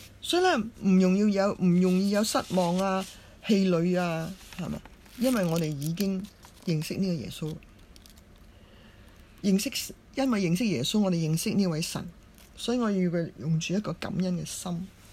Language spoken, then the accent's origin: Chinese; Hong Kong; 求你怜悯我们香港人，我们很无助